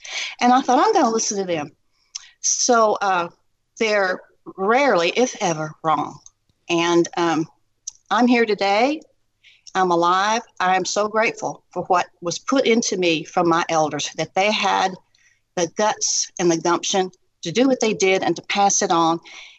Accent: the South, United States; You know, there's the prissiness in being a Southerner growing up in my generation.

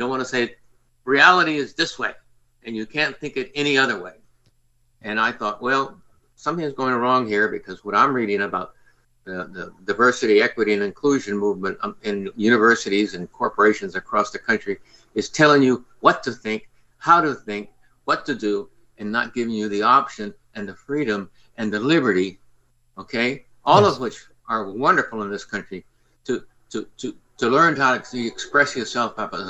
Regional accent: New Jersey, United States; I was born in New Jersey, grew up in the North, you know. I didn't grow up in the old segregation of the South, although my father's family did. My mother was born in Chile.

